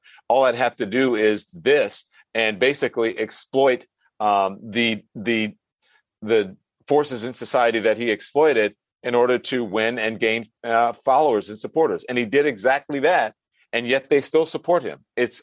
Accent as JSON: {"language": "English", "region": "Louisiana", "country": "United States", "tie": "born or raised there", "said": "And I grew up in Louisiana. I've seen a lot of poor white people."}